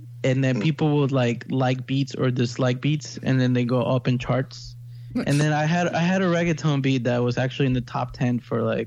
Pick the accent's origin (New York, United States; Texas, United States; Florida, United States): New York, United States; Long Island; I'm actually from Long Island, New York.